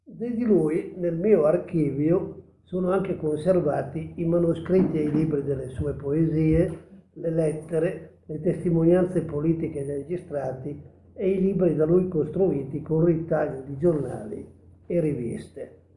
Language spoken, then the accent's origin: Italian; Novara, Piedmont, Italy; born there; now in Orta, Italy; Io sono nato a Novara nel 1937, però vivo da quasi 50 anni a Orta e avendo ormai compiuto gli 80 anni